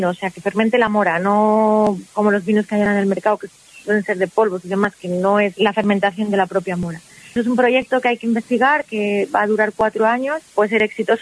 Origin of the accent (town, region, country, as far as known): Almendra, Castile and León, Spain; born or raised there